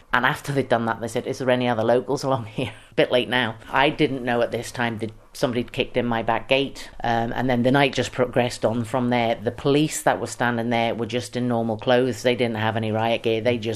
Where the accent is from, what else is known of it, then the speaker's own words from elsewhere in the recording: United Kingdom; this is my house, these are my windows and I'm British, leave them alone.